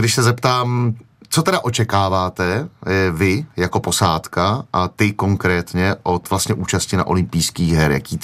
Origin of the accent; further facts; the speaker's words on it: Liberec, Liberec Region, Czechia; Jsem z Liberce